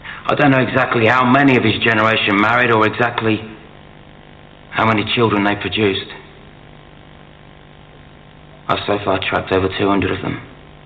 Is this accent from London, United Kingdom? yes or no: yes; Bermondsey, London, United Kingdom; I'm an Englishman. I'm from Bermondsey, southeast London. My father was called George. He was also from Bermondsey.